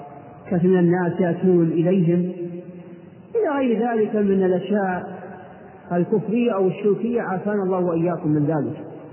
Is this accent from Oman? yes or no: no; Riyadh, Riyadh Province, Saudi Arabia; هذا عندنا في الرياض